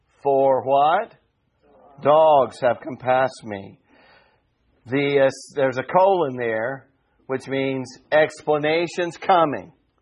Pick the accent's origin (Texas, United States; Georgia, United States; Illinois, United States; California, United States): Georgia, United States; I keep saying Bashan because I'm from Georgia.